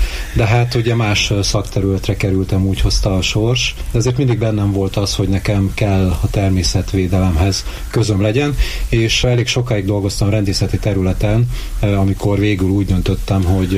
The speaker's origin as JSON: {"language": "Hungarian", "town": "Miskolc", "region": "Borsod-Abaúj-Zemplén", "country": "Hungary", "tie": "born or raised there", "also_born_or_lived": "Szabolcs-Szatmár-Bereg / Hajdú-Bihar"}